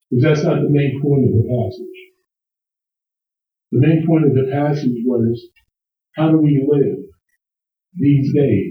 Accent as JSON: {"language": "English", "region": "New Jersey", "country": "United States", "accent": "Jersey", "said": "Fourth, is my Jersey accent."}